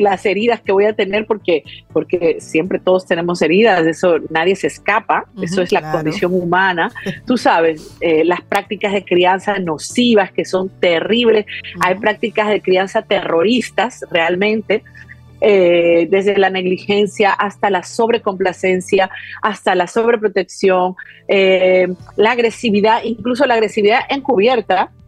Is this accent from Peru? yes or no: yes; Peru; yo fui criada en Perú con terrorismo, fíjense, uh-huh, si yo fui criada bajo el, o sea, en un pueblo, en una población con terrorismo